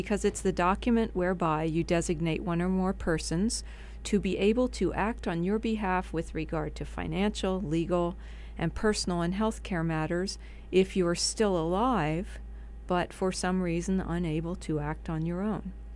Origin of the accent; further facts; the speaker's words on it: Allentown, Pennsylvania, United States; Well, I guess I would say only I'm a local product, born and raised in Allentown.